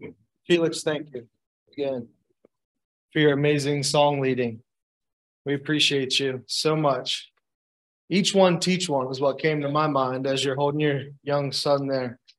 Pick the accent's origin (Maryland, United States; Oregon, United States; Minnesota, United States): Maryland, United States; Baltimore; I don't even know what moss looks like because I'm from Baltimore.